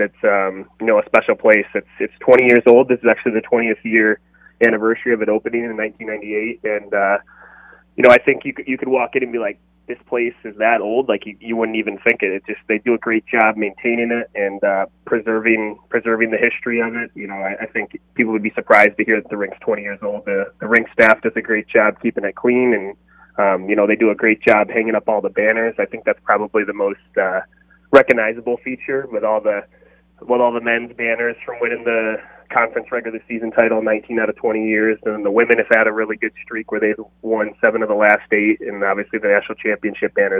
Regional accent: Elmira, New York, United States; I grew up in the Elmira area of New York

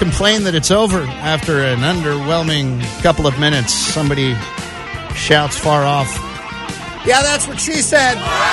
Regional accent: Texas, United States; also born or lived in Odessa; growing up in West Texas and several years in Odessa, those were some dicey, dicey city-funded fireworks displays.

